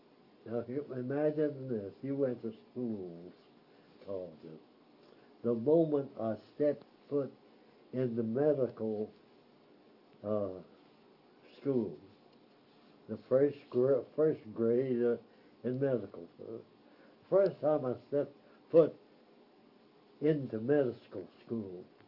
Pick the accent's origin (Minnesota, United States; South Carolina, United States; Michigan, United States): South Carolina, United States; Columbia; I was from Columbia.